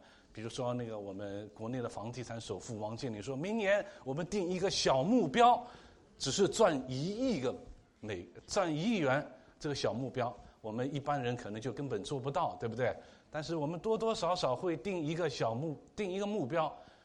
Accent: China; 但是神恩待我们中国人，又给我们一个新的年

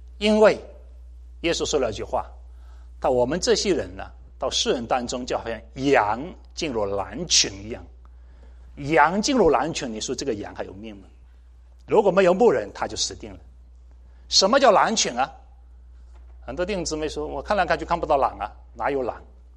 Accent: Zhejiang, China; 我是浙江的

